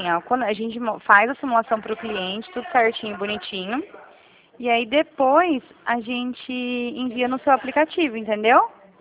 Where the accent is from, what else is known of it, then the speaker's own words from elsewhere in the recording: São Paulo, Brazil; eu sou aqui de São Paulo mesmo.